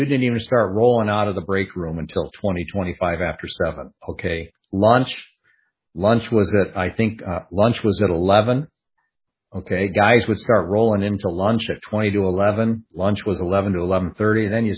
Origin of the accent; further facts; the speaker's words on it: Michigan, United States; now in San Antonio, United States; Naomi's coming from California. We came from Michigan.